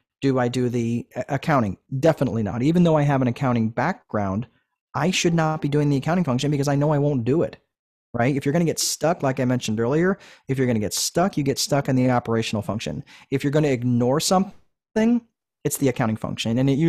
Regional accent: New York, United States; now in Indiana, United States; Here's what I will tell you that I love about Indiana. And I grew up in New York.

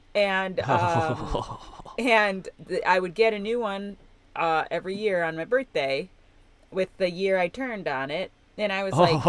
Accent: Elmhurst, Illinois, United States; Oh, yeah, I'm from Elmhurst.

